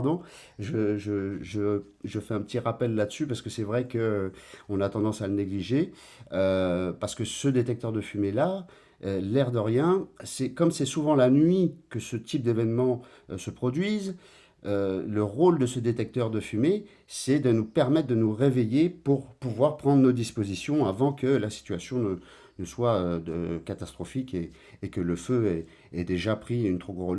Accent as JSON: {"language": "French", "country": "Guadeloupe", "tie": "born there", "said": "Moi, je suis Guadeloupéen de naissance, donc j'ai toujours eu le cœur entre les deux îles."}